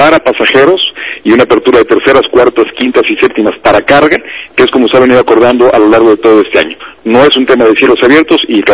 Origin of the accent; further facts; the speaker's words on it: Mexico; pero nosotros como mexicanos también tenemos otras fortalezas